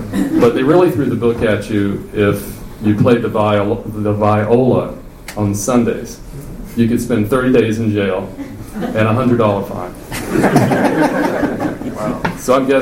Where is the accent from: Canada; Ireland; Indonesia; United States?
United States; Utahville; growing up in Utahville was a gift. I think I can say the same for my siblings.